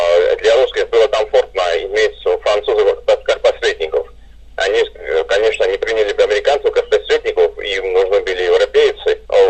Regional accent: Georgia; это я не только я один такой грузин, а многие грузины

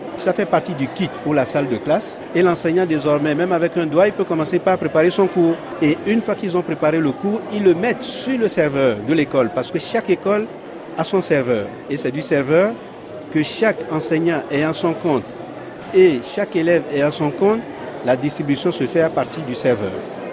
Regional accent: Imoussa, Togo; J'ai étudié en brousse quand j'étais enfant au Togo, dans un village perdu qui s'appelle Imoussa

